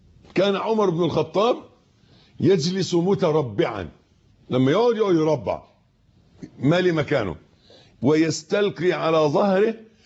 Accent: Egypt

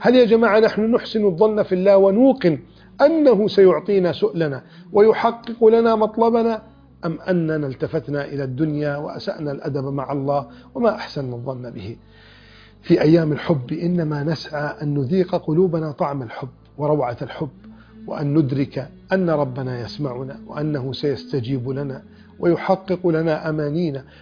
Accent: Egypt; وشكلي أنا مصري ولكن لابس جلباب أبيض ولحية كثة،

